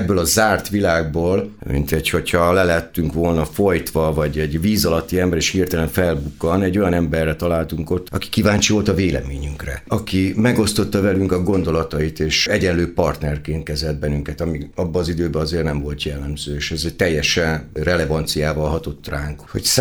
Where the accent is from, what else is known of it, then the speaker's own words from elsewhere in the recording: Debrecen, Hajdú-Bihar, Hungary; 70-es évek Debrecene, tehát 67-ben születtem, és akkor úgy eszmélek, az olyan 70-es évek közepe egy ilyen nagyon szürke, ködös, zárt világ volt a miénk, ahol mi felnőttünk